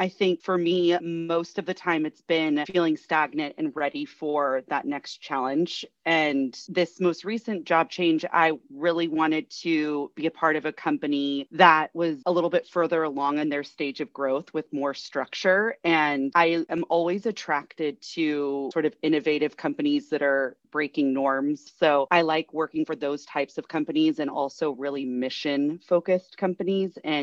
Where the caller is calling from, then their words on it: San Diego, California, United States; I am tuning in from San Diego.